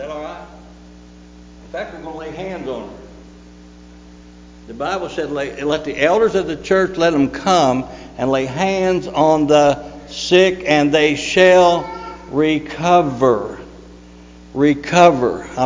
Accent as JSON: {"language": "English", "region": "Kentucky", "country": "United States", "said": "I had to sling it because we're from Kentucky, you know. Promised land."}